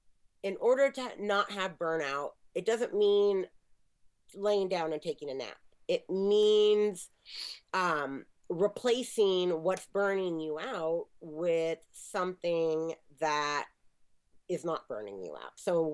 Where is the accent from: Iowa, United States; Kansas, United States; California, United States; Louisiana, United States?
California, United States; I'm from the Bay Area, where we have like the Exploratorium and Children's Museum